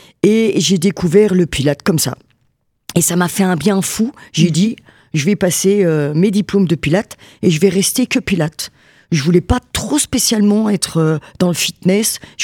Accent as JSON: {"language": "French", "town": "Nancy", "region": "Grand Est", "country": "France", "tie": "born there", "said": "donc je suis née à Nancy, hein, donc je suis native de la Lorraine."}